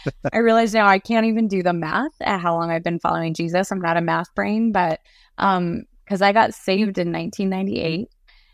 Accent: Washington, United States; also born or lived in Australia; Washington State, growing up in Washington, never would I have thought I'm going to live in the South one day.

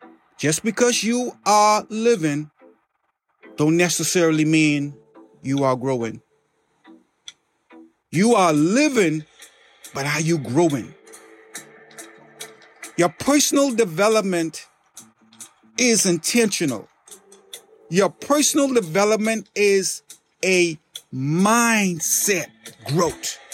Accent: Bahamas; Growing up in the Bahamas, I lived on the western part of the island called Stapling Gardens. It was close, probably, I don't know, a mile and a half to 2 miles to the beach.

